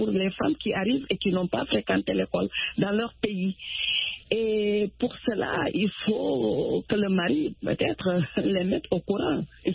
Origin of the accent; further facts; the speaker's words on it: Senegal; also born or lived in Italy; Ben, je viens du Sénégal.